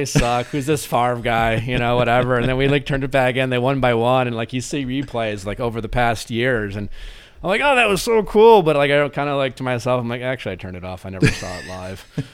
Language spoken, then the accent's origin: English; Waukesha, Wisconsin, United States; also born or lived in Milwaukee; because I grew up in Waukesha, but didn't go down there. But I lived in Milwaukee, the city of Milwaukee, most of my young adult life